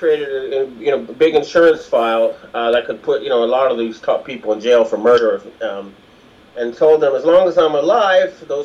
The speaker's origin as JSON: {"language": "English", "country": "Canada", "said": "Now, I'm a Canadian and I have a personal interest"}